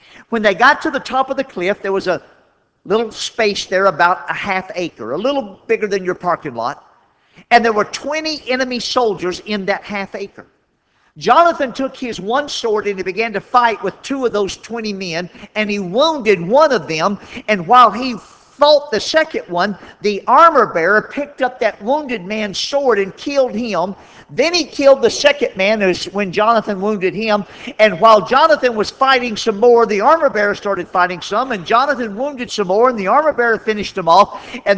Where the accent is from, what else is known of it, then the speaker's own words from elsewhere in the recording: Chicago, Illinois, United States; You know, I came all the way from Chicago out west